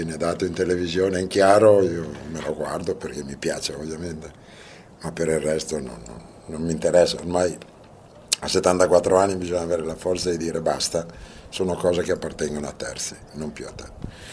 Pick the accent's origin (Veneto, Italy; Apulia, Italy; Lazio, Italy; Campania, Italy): Veneto, Italy; born there; No, io sono nato in provincia di Verona.